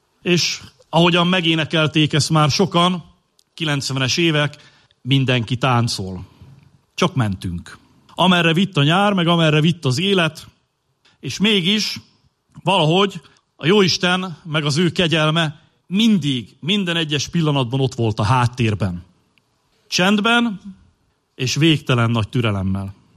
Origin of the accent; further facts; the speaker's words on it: Borsodnádasd, Borsod-Abaúj-Zemplén, Hungary; Ugyanis egy borsodi srác voltam, vagyok, szívemben mindig. A 90-es évek előtt születtem, nem olyan túl messze innen Borsodnádasdon nőttem föl